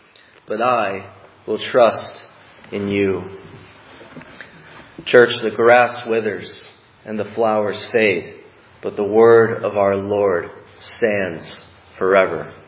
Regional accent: Texas, United States; I couldn't wait to bring her to my hometown in East Texas. There isn't much to see

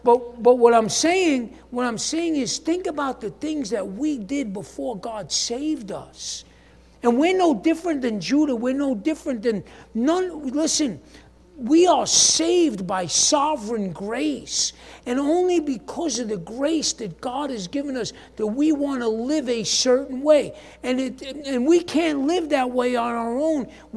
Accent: New York, United States; I'm from New York. How do I know what a steed is?

